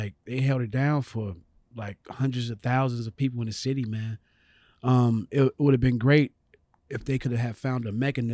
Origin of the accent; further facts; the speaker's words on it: Chicago, Illinois, United States; Well, you know, Chicago is like, man, so many black people, bro. So we didn't have to deal with that level of racism because we was never around them.